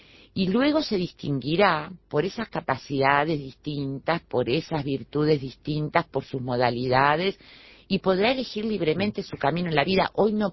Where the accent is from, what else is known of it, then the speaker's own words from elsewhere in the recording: Uruguay; somos todos uruguayos